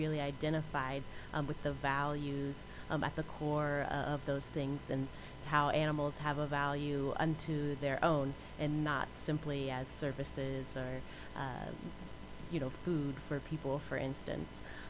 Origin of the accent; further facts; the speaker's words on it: Ohio, United States; I'm from Ohio, a pretty landlocked state, but you don't have to grow up near the ocean or on the ocean to be a deep lover of the ocean.